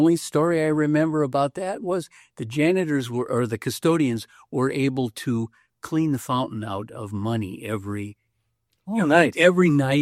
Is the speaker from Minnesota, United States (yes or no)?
yes; Crystal, Minnesota, United States; I've always lived in the area. I grew up in Crystal, actually, by Crystal Airport, and then by 42nd and Adair.